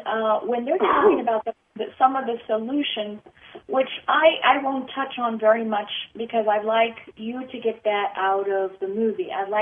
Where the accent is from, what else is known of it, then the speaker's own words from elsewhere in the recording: Spain; English is a second language; now in United States; For example, I'm originally from Spain, so I know that we have different banks there